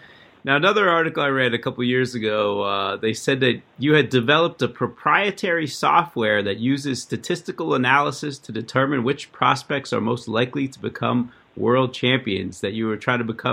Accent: Erie, Pennsylvania, United States; one of your mentors was someone from my hometown of Erie, Pennsylvania, Mr. Don Elbaum.

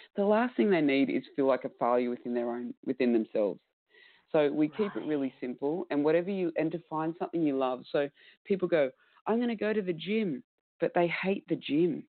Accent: Australia; accent: Australian; my Australian accent.

